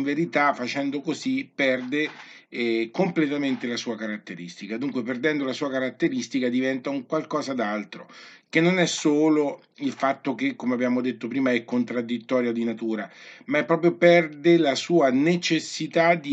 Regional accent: Umbria, Italy; Io sono umbro

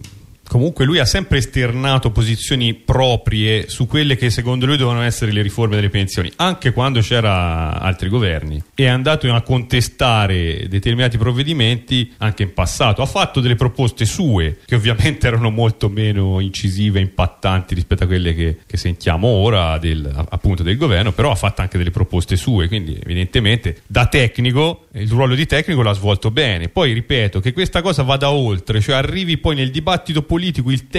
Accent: Rome, Lazio, Italy; io Romano

